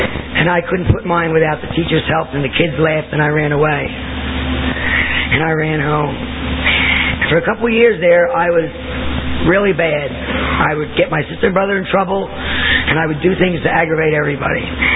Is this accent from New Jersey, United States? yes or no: yes; Atlantic City, New Jersey, United States; I was born and raised in Atlantic City, and from the very beginning, I felt different about myself because I was born big.